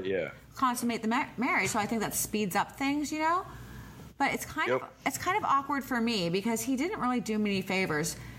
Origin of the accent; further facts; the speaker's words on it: Florida, United States; Oh, that sounds like Florida, where I grew up.